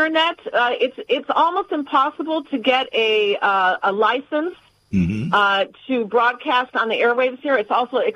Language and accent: English; California, United States; also born or lived in Chicago; I was born in Chicago, but I grew up in Southern California.